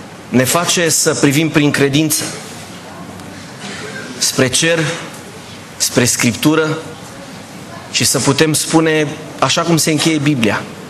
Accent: Romania; eu vin din România

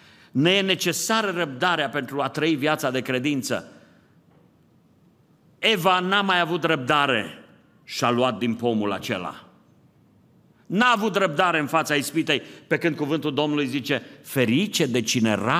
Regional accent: Transylvania, Romania; eu sunt ardelean.

